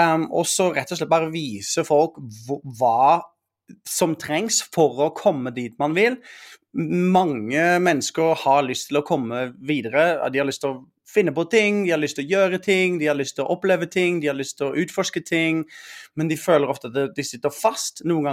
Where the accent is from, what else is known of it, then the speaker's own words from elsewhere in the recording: Arendal, Agder, Norway; Så når jeg vokste opp i Arendal, så var det veldig toxic, kan du si, i mange måter.